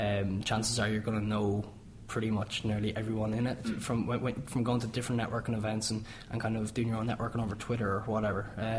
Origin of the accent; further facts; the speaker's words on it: Ireland; Being Irish, we have the crack, you know.